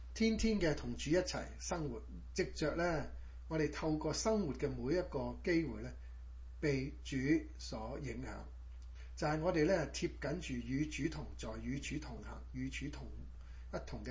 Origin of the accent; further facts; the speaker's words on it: China; 我们中国人呢，好像以前我们都有跟师傅